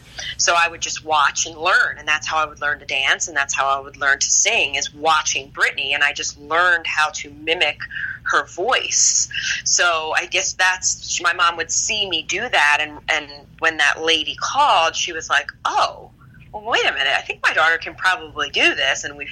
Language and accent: English; Philadelphia, Pennsylvania, United States; I grew up in Philadelphia. So basically the tri-state area was where I would do gigs.